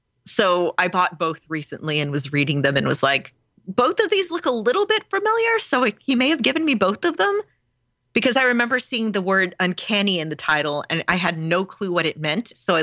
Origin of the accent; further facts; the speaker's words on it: Texas, United States; Because I'm from Texas and nobody talks like that.